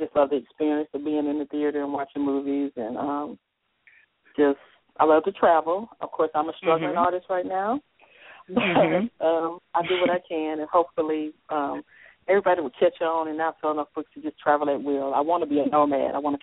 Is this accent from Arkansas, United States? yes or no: yes; Arkansas, United States; I have an event I'm going to be a part of in my hometown in Arkansas.